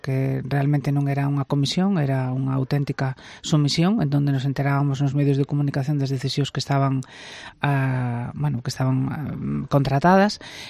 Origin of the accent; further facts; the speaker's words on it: Lugo, Galicia, Spain; e nos, bueno, pois participamos como lucenses en todo aquilo que se nos invitou